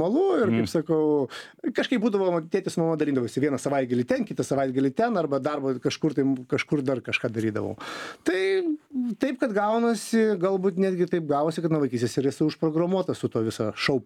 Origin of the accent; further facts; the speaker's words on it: Vilnius, Vilnius County, Lithuania; Užaugęs Lazdynai, mano pirmas rajonas.